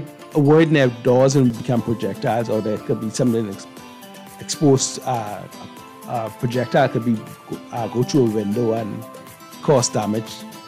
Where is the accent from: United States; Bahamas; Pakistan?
Bahamas; now in New Providence, Bahamas; When I first came to New Providence from my hometown, Sora Andres, there's places that never flooded before.